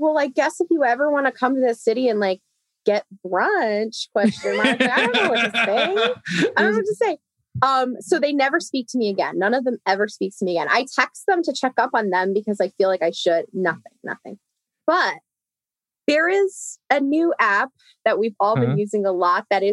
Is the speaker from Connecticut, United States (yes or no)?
yes; Bridgeport, Connecticut, United States; I'm from Bridgeport, which is on Family Guy.